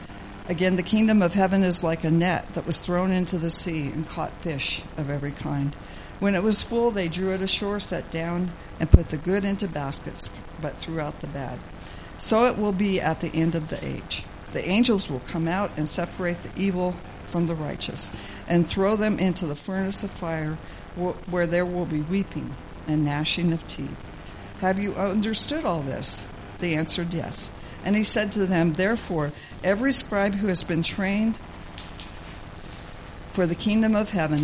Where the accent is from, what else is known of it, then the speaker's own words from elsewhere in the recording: Greeley, Colorado, United States; now in Colorado Springs, United States; I'm a fourth-generation proud Colorado native. I grew up in Weld County, which, if you know where Greeley is, that's where my hometown is.